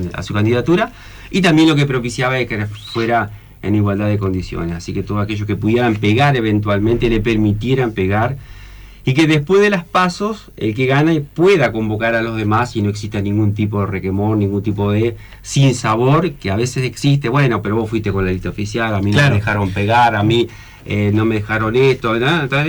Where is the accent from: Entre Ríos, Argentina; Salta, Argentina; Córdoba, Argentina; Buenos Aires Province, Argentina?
Entre Ríos, Argentina; Paraná; Mis hijos viven en Paraná, mi familia es de Paraná, yo nací aquí y tenemos consolidada nuestra familia y nuestros amigos acá.